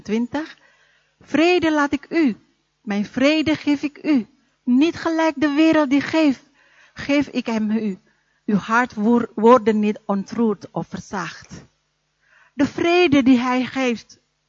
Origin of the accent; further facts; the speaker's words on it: North Sumatra, Indonesia; Maar ik kom uit Noord-Sumatra in Indonesië.